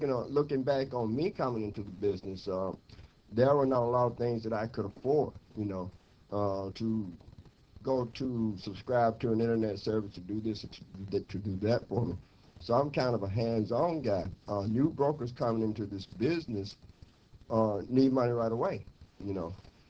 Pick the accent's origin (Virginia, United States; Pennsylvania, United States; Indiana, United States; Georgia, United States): Georgia, United States; Atlanta; Good morning. … from Atlanta.